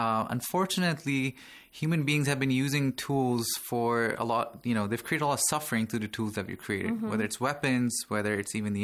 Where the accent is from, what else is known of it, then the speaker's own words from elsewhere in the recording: Pakistan; I've lived in different parts of the world. Originally, I'm from Pakistan.